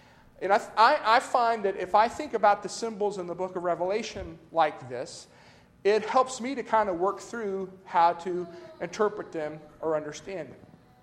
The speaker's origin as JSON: {"language": "English", "region": "Kentucky", "country": "United States", "lives_now": "Tennessee, United States", "said": "So I thought, since I'm from Kentucky and I'm here in Tennessee"}